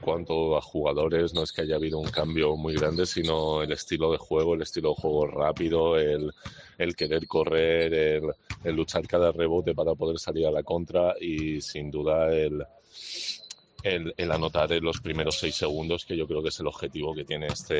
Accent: Madrid, Community of Madrid, Spain; now in Granada, Spain; Soy madrileño, efectivamente. De familia vasca. Mi abuelo fue el último ya de la descendencia. El resto ya madrileños.

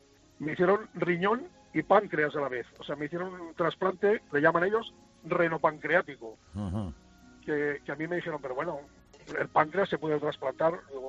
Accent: Barcelona, Catalonia, Spain; yo soy de Barcelona

